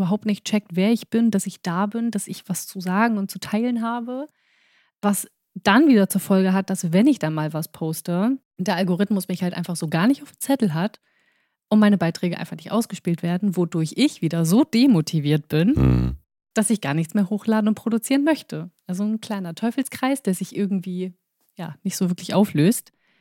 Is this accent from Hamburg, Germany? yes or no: yes; Hamburg, Germany; born there; Ich bin 30 Jahre alt. Ich bin gebürtige Hamburgerin